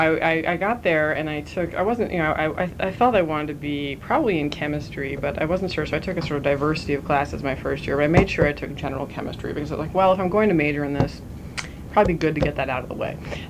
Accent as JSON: {"language": "English", "town": "Shaker Heights", "region": "Ohio", "country": "United States", "tie": "born or raised there", "also_born_or_lived": "Cleveland", "said": "I was born in 1972 in Cleveland, Ohio. And I grew up on the east side of Cleveland, and I lived in Shaker Heights, Ohio, which is a suburb of Cleveland."}